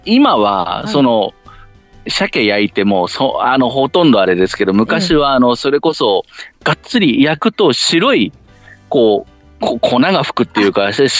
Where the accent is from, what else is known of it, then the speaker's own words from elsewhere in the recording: Yurihonjo, Akita, Japan; 私、個人的には私の地元、由利本荘市の雪の某車なんか美味しいですね。